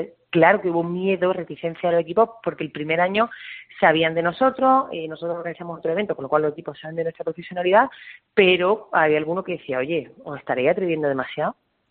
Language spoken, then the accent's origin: Spanish; Úbeda, Andalusia, Spain; Si yo soy jienense de pura cepa, soy de Úbeda